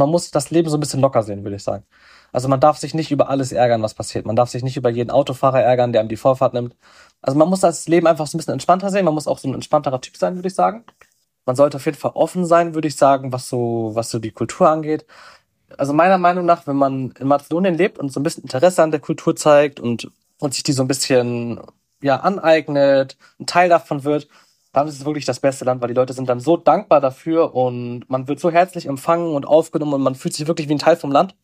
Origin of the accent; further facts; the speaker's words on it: Freiburg, Baden-Württemberg, Germany; Und dann bin ich irgendwann zurückgeflogen in meine Heimat nach Freiburg